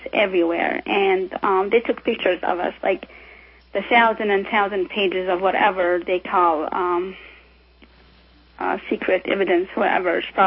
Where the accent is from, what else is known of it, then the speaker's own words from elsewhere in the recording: United States; born there; Actually, I was born in the United States